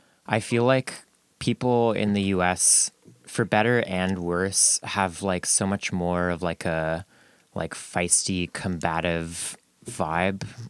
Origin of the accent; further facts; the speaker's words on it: Canada; when I say I'm visiting from Canada